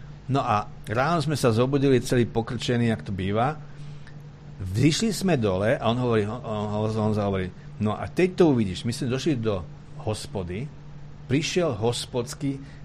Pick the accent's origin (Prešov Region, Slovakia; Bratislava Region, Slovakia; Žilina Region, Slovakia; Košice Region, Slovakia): Bratislava Region, Slovakia; Bratislava; Ja som rodený Krasňančan.